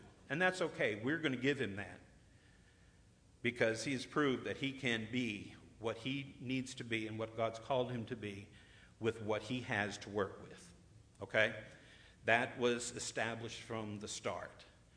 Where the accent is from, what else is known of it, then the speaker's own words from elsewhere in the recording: Pennsylvania, United States; We're from Pennsylvania, and they did a lot of strip mining.